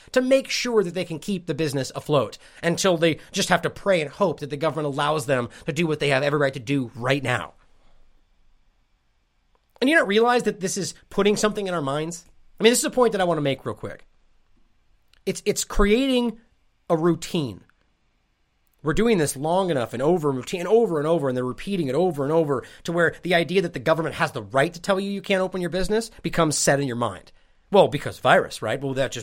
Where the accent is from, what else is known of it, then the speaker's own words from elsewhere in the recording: Sacramento, California, United States; I grew up in Sacramento, it's right in my backyard